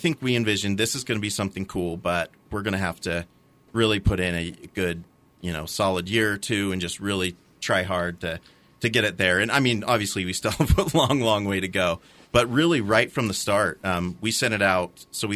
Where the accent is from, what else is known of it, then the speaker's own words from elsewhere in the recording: Utah, United States; I am. I grew up in Utah.